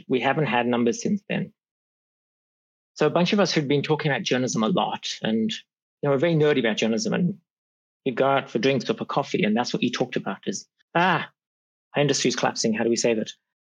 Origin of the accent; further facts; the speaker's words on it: Botswana; also born or lived in Eswatini; So I was born in Eswatini. It was then Swaziland, known as Swaziland. I grew up in Botswana, started my journalism career in South Africa.